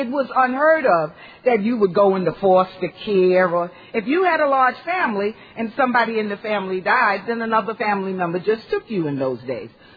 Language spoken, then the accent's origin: English; Harlem, New York, United States; now in New Jersey, United States; I live in New Jersey now, but by way of Harlem, USA. I was born and bred in Harlem.